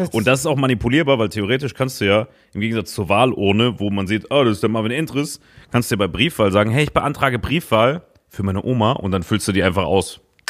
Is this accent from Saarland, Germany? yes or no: yes; Saarland, Germany; Im Saarland zum Beispiel, wenn ich in meinem Heimatort, wo ich gewohnt habe, wählen gehe, niemand braucht deinen Personalausweis.